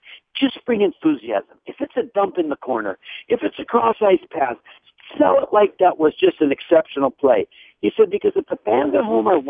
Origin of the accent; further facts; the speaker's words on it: Regina, Saskatchewan, Canada; when I was a kid growing up in Regina